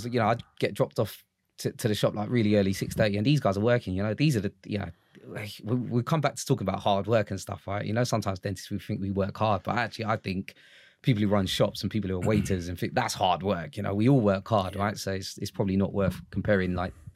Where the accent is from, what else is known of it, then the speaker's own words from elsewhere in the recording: Walthamstow, London, United Kingdom; also born or lived in Hackney; So I was born in Hackney, grew up in Walthamstow and always lived around there.